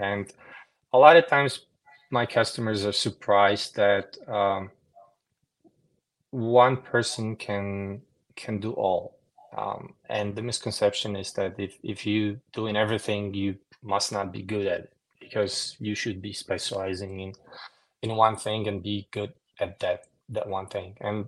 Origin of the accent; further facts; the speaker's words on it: Poland; English is a second language; now in United States; I was born and raised in Poland.